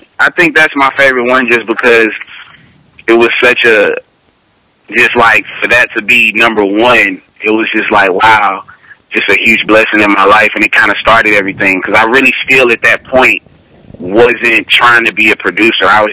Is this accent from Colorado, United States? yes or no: no; Houston, Texas, United States; I just want everybody to know right now from Houston that I am from Houston and that I do plan on trying to bring something to my city, you know, where I'm from